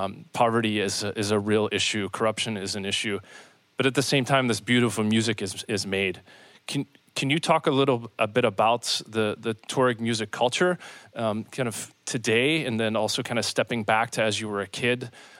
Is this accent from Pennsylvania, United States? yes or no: yes; Pittsburgh, Pennsylvania, United States; You went through my hometown of Pittsburgh.